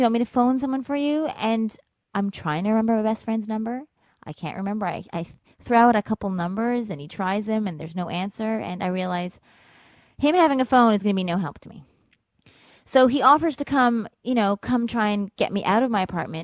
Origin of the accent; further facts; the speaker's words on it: Toronto, Ontario, Canada; moved away as an adult; now in New York City, United States; I'm from Toronto, Canada, and I currently live in Greenwich Village, New York City.